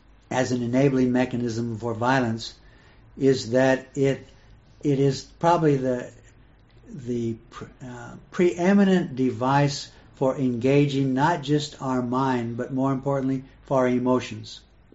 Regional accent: Ohio, United States; I'm from Ohio, in Cleveland is one of the major cities

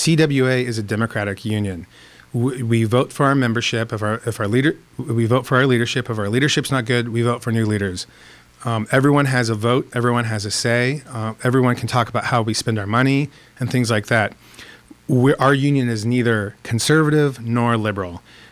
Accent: Ohio, United States; And I was grown in the Midwest. I'm originally from Ohio, where we were raised to treat people with respect

